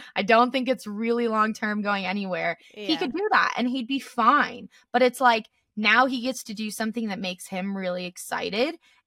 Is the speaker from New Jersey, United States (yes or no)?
no; Tampa, Florida, United States; now in Denver, United States; I'm originally from Tampa, but I'm now in Denver.